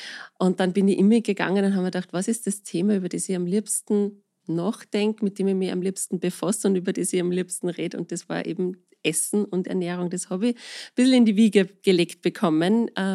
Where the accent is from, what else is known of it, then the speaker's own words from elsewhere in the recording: Salzburg, Austria; Ich bin ursprünglich aus Salzburg und wir haben schon festgestellt, ich habe ja Wurzeln aus dem Lungau.